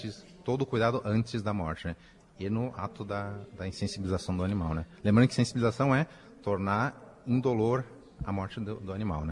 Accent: Porto Alegre, Rio Grande do Sul, Brazil; also born or lived in Pelotas; now in Marau, Brazil; Eu vim de Porto Alegre, mas eu morei em Porto Alegre, mas já morei em vários outros locais também. Eu morei no Nordeste, morei no Mato Grosso do Sul e boa parte da minha vida em Pelotas

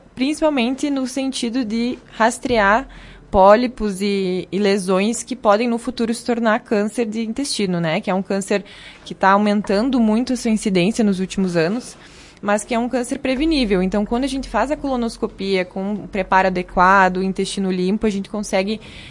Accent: Vacaria, Rio Grande do Sul, Brazil; also born or lived in Porto Alegre; É uma honra poder voltar para Vacaria, para minha cidade natal

